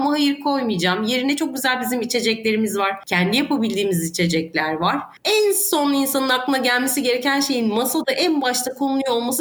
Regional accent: Cappadocia, Turkey; Ya burası bizim memleketimiz. Her sene gidiyoruz. Çocukluğumuz burada geçti.

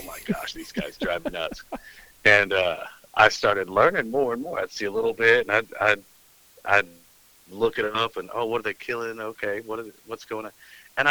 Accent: Oklahoma, United States; moved away; Bow fishing starts way back when I was a kid, and I grew up in the Oklahoma panhandle with absolutely zero water.

